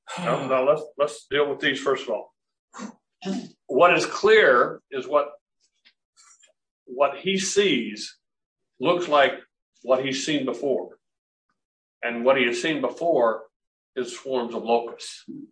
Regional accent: Chandler, Arizona, United States; Read one this morning about a church in my hometown of Chandler.

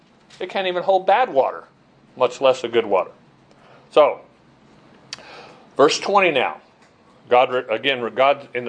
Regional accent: Chandler, Arizona, United States; I grew up here in outside of Chandler, and that was all farm community and stuff.

